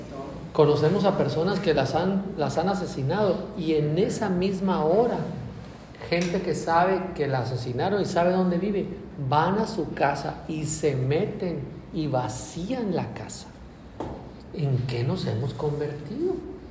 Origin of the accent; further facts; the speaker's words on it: Mexico; ¿qué clase de pueblo somos nosotros, los mexicanos?